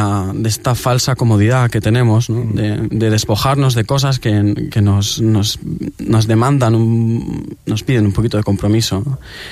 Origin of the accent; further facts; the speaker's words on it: Valencian Community, Spain; Somos la comunidad valenciana, en la actualidad es la comunidad más campanera de España, sin lugar a dudas